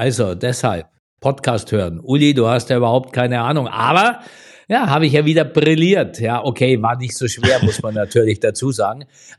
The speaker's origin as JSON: {"language": "German", "town": "Munich", "region": "Bavaria", "country": "Germany", "said": "ich als Münchner"}